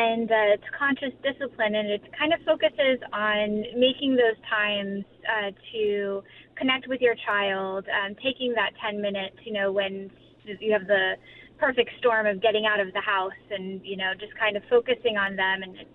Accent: Florida, United States; I'm from Florida originally, so I didn't have it moving to this area.

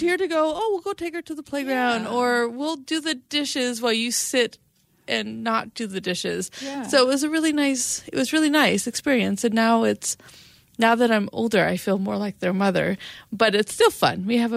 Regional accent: Kansas, United States; I grew up in Kansas, so the local college had this program for high school students to go for a month for an education.

